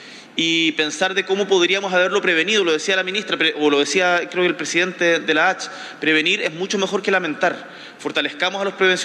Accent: Magallanes and Chilean Antarctica, Chile; soy de Magallanes

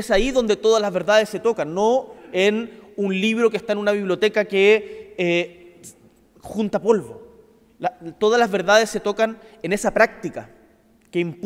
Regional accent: Punta Arenas, Magallanes, Chile; moved away as an adult; ustedes saben, soy de Punta Arenas, y sabía que me tenía que ir de la región

